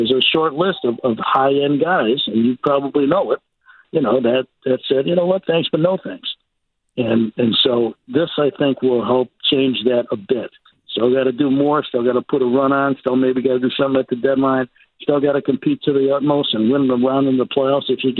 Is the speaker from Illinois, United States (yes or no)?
yes; Chicago, Illinois, United States; moved away; I'd left and I went to L.A., you know, the hated rival, but I'm from Chicago, so I didn't grow up with, you know, a diehard Giant fan, a diehard Dodger fan. I grew up a diehard Cub fan, actually.